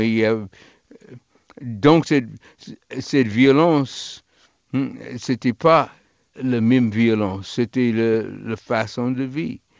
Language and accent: French; Chicago, Illinois, United States; French is a second language; Très souvent, les gens pensent, ah, vous êtes à Harlem, mais non, je suis de Chicago